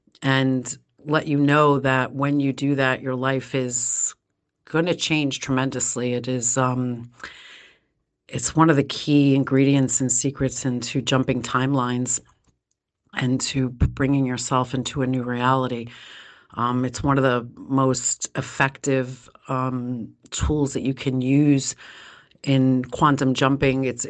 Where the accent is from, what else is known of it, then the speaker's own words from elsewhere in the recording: Brooklyn, New York, United States; now in Long Island, United States; Yes, I am from Long Island. Originally from Brooklyn, but I've been residing in Long Island for a very long time.